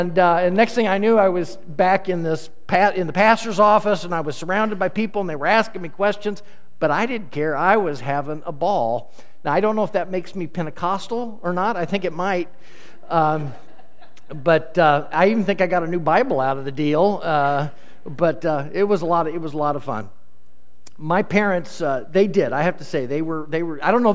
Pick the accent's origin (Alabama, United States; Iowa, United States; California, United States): Iowa, United States; Des Moines; I grew up in the Christian Church Disciples of Christ in Des Moines, Iowa, at a place called Capitol Hill Christian Church.